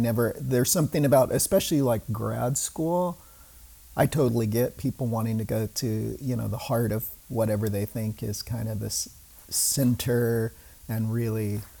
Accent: California, United States; I mean, I grew up in California. I grew up in the Central Valley here, though, which is much more like agricultural.

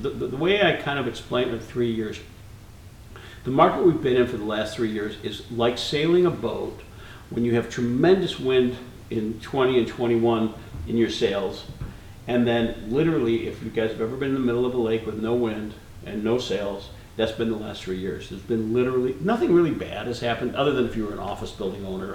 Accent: Highland Park, Illinois, United States; And, you know, Tip and I grew up in Highland Park, and Tip lived in Highwood as a kid

